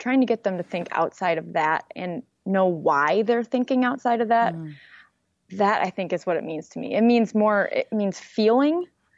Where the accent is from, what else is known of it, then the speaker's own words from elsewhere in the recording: Dearborn, Michigan, United States; It was just interesting for me coming from Dearborn as my hometown to hear someone say, you know, my parents don't want me to be there.